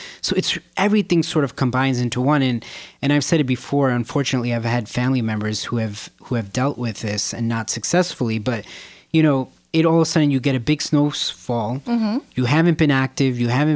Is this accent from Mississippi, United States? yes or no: no; Bronx, New York, United States; born there; I was born in the Bronx, yes.